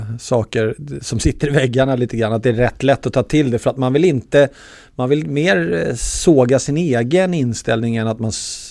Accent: Brandbergen, Stockholm County, Sweden; jag är uppvuxen i Stockholms Bronx.

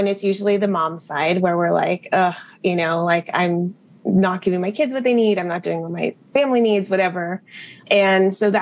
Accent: Berkeley, California, United States; I grew up in Berkeley, and they were UC Berkeley alums

